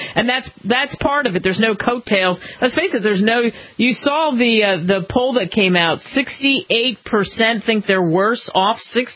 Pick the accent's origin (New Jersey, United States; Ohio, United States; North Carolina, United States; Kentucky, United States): New Jersey, United States; I grew up in New Jersey, so I understand what you're saying there.